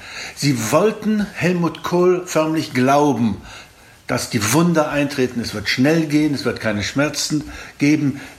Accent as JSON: {"language": "German", "region": "Thuringia", "country": "Germany", "tie": "born or raised there", "also_born_or_lived": "Wrocław, Poland", "said": "Ich bin in Breslau geboren, damaligen Hauptstadt Schlesiens, und durch die Vertreibung sind wir in Thüringen gelandet"}